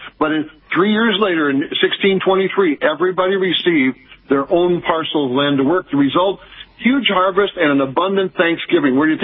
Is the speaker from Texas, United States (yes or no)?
no; Saint Paul, Minnesota, United States; born there; I was born in St. John's and St. Joe's, downtown St. Paul.